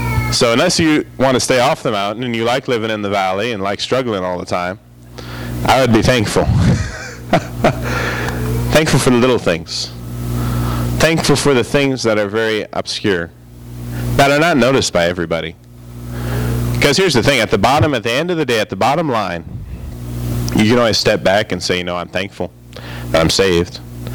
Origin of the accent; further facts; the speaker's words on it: United States; born there; So I'm thankful I was born in America.